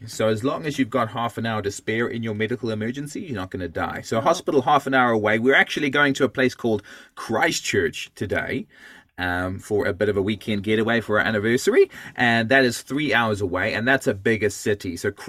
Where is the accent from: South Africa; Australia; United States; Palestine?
South Africa; now in New Zealand; I'm originally from, as you can hear from my voice, this is not the Kiwi accent that you'd expect. I'm South African originally.